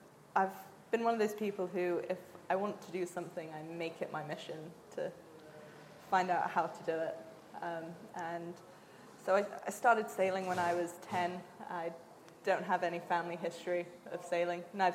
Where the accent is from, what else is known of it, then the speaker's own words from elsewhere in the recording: Bermuda; Yep, I'm from Bermuda. I was born and raised there. I left for boarding school and university, but still my home, always will be.